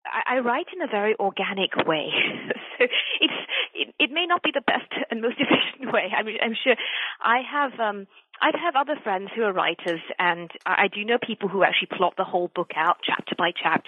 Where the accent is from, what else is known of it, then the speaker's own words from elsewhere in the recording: Malaysia; I'm originally from Malaysia, and one of the great things, I think, is that Malaysia's historically been a very multi-ethnic society.